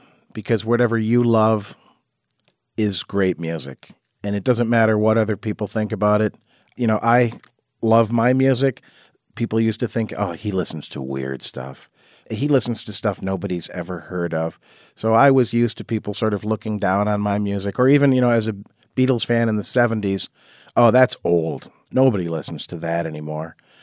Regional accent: Jackson, United States; So it among my circle of friends growing up in Jackson, we were a bunch of kooky, artistic outsider types.

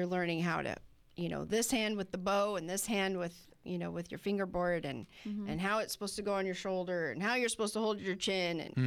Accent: Los Angeles, California, United States; moved away as an adult; now in Yuma, United States; Originally from L.A. Came here about 22 years ago, 23 years ago.

